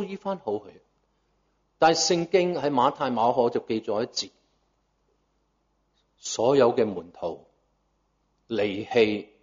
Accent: Guangdong, China; 就是如果我们广东人说

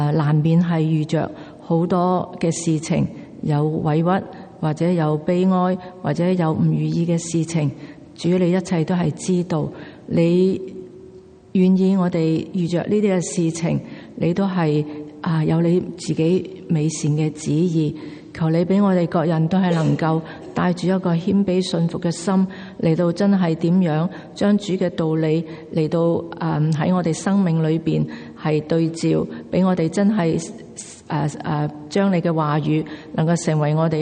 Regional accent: Hong Kong; now in Vancouver, Canada; 感谢你带领我由香港来到温哥华的地方

